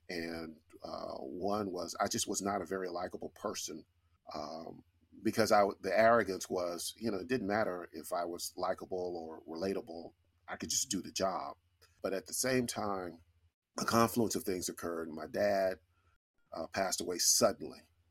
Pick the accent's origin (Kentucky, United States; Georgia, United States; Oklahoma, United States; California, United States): California, United States; So I'm from California and I thought I'd never leave California. Now I don't think I'll ever go back.